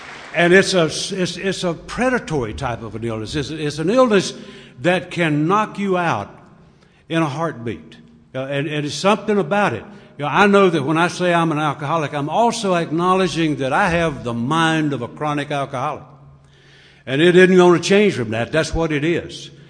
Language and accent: English; North Carolina, United States; I'm from North Carolina, but I'm going to be going as hard as I can go, and it'll sound like slow motion, but it ain't.